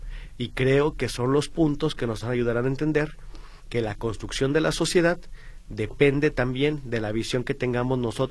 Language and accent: Spanish; Mexico; ya estamos cumpliendo como mexicanos.